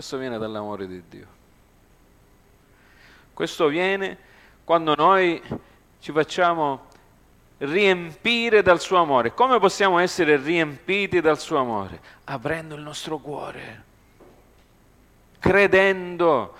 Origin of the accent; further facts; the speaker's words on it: United States; io sono cresciuto in America, e sono cresciuto in piccola Italia, Little Italy.